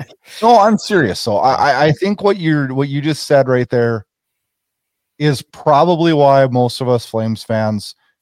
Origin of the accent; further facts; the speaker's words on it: North Dakota, United States; I mean, I'm from North Dakota.